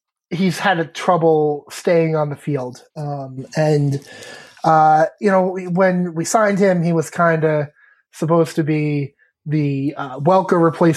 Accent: New York, United States; born there; I come from a family of Yankee fans, so that one was never going to change. I was born in New York.

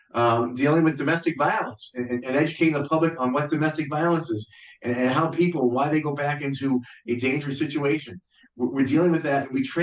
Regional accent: Massachusetts, United States; I grew up in the Berkshires and I love the Berkshires.

